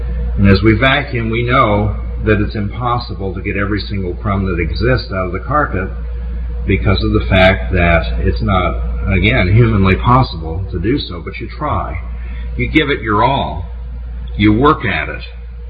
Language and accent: English; Newburgh, New York, United States; born there; now in Florida, United States; You know, I wasn't born here. I was born in Newburgh, New York.